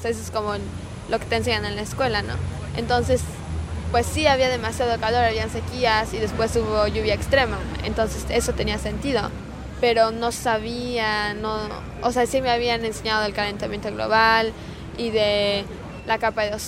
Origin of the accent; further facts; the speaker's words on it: San Pedro Tultepec, State of Mexico, Mexico; now in New York, United States; Yo nací y me crié en México y me acabo de mudar a Nueva York hace 4 años